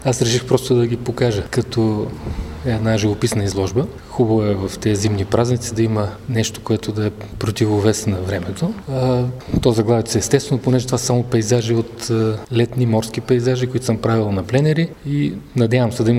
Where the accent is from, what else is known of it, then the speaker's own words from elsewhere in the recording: Dimitrovgrad, Haskovo Province, Bulgaria; now in Sofia, Bulgaria; аз винаги се афиширам като димитровградчанин, а не като софиянец или просто сега там живея и там работя, но аз съм си от Димитровград.